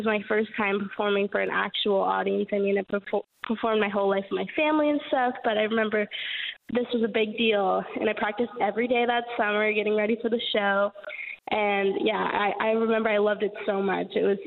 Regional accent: St. John's, Newfoundland and Labrador, Canada; Yes, I'm from St. John's, Newfoundland. I grew up here my whole life with music all around me. It's been an awesome place to grow up.

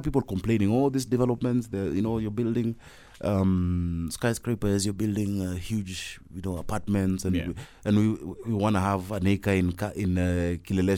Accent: Ngara, Nairobi, Kenya; born there; I was born in Ngara, just here close.

